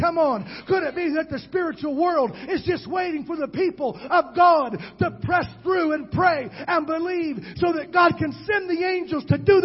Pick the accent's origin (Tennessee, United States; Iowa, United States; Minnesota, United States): Minnesota, United States; Worthington; I'm from Worthington, Minnesota, where they have the National Junior College Wrestling Championship every year.